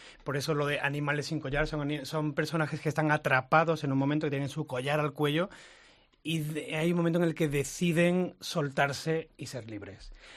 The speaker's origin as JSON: {"language": "Spanish", "town": "Málaga", "region": "Andalusia", "country": "Spain", "said": "Soy malagueño."}